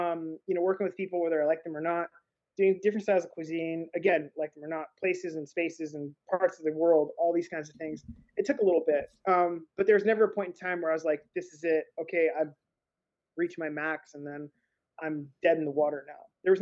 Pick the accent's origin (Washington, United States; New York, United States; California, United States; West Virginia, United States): Washington, United States; Seattle; I grew up in Seattle and it's obscenely white there.